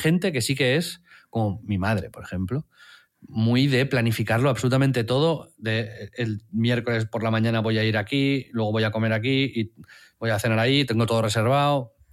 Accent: Tiana, Catalonia, Spain; Es que yo, como me crié en Tiana... Uh-huh. Badalona está más cerca y era muy fácil ir al estadio

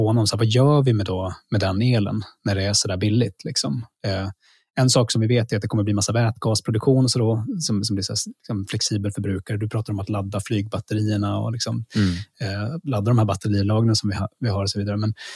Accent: Luleå, Norrbotten County, Sweden; Men jag är uppvuxen i Luleå

